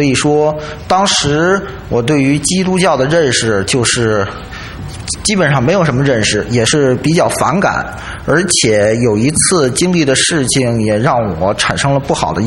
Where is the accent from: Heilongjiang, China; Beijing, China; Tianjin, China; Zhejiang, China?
Beijing, China; 我来自北京。